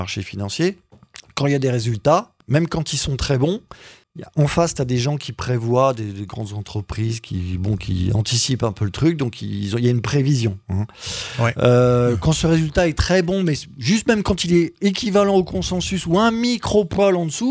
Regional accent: France; Chez nous, en France

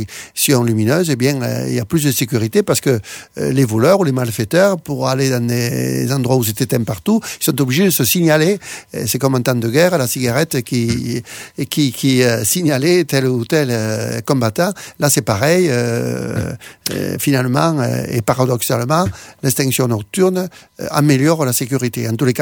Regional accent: Albi, Occitanie, France; Savez-vous, par exemple, que moi, je suis d'Albi, de temps en temps, je vais à Albi.

